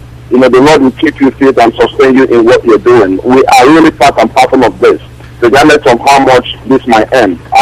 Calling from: Virginia, United States; I'm calling from Western Virginia.

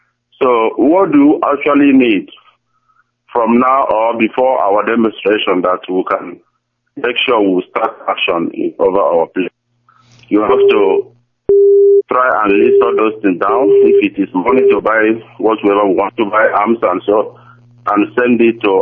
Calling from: Nigeria; I'm calling from Germany, Stuttgart

